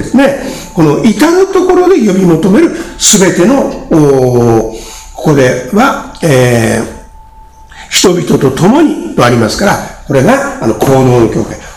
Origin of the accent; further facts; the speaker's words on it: Ibaraki, Japan; 私のふるさとの茨城県には